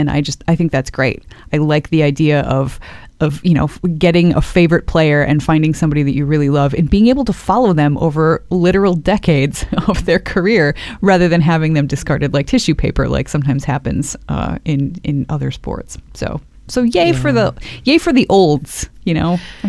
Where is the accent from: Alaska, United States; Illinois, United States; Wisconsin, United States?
Wisconsin, United States; now in Canada; like I said, where I grew up in Wisconsin, hockey was just not a concern.